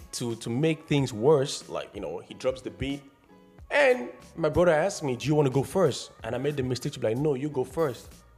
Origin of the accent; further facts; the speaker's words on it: Yaoundé, Centre, Cameroon; So I grew up in Yaoundé, but as an English speaking person, so I grew up learning English and French simultaneously.